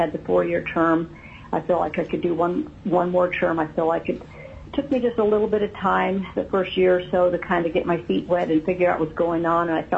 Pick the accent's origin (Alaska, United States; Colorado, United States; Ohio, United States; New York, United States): Alaska, United States; Fairbanks; I reside in Fairbanks. I'm a third-generation Alaska. I was born and raised in Fairbanks.